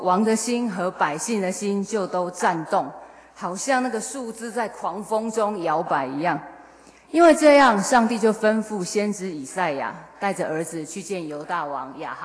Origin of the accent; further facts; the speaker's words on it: Taipei, Taiwan; 我是台北长大的，所以那个经验对我是很新鲜的，但是也是很恐怖的。